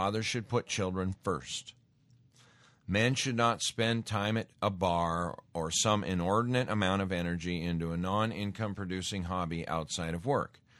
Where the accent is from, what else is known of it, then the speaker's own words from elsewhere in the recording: Great Falls, Montana, United States; And then I grew up in Great Falls, Montana. We had Malmstrom Air Force Base.